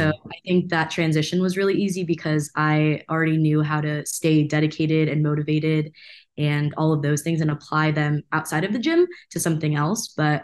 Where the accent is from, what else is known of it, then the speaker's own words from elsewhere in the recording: Pasadena, California, United States; So I grew up in Pasadena, but I wasn't involved in the Pasadena Japanese American community at all because I didn't do that.